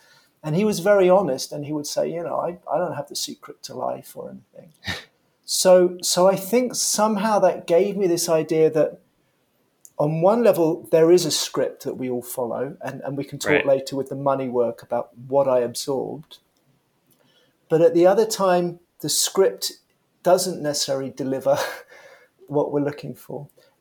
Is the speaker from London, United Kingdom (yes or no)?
yes; London, United Kingdom; fairly typical kind of professional middle-class family, born and raised in London.